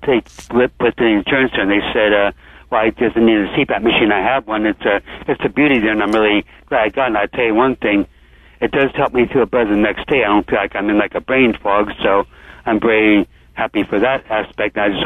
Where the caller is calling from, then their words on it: Santa Cruz, California, United States; I'm calling from Santa Cruz, California.